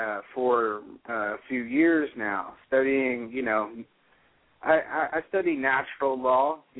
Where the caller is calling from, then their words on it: Texas, United States; Near Fort Worth, Texas.